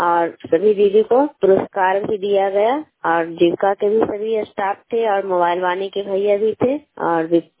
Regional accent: Kaila, Bihar, India; मैं कैला गाँव नगर नौसा प्रखंड नालंदा जिला के निवासी हूँ।

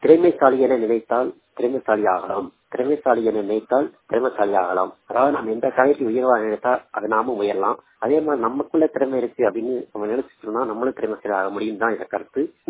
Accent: Tamil Nadu, India; நான் ஒரு பாரியற்ற மாற்றுத்திறனாளி. என்னுடைய சொந்த ஊர் விருதுநகர் மாவட்டம் இருந்தரை கிராமம்.

